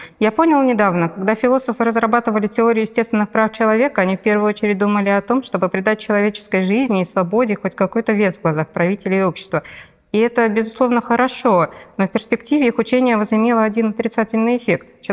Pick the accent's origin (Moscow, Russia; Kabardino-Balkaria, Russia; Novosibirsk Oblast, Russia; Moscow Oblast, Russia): Novosibirsk Oblast, Russia; Novosibirsk; Я писательница из Новосибирска.